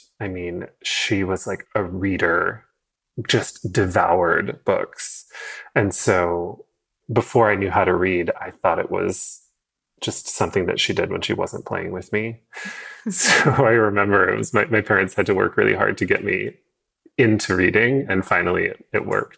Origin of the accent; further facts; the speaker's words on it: Portland, United States; So I grew up in Portland before Portland was like cool, I guess, although I thought it was pretty cool.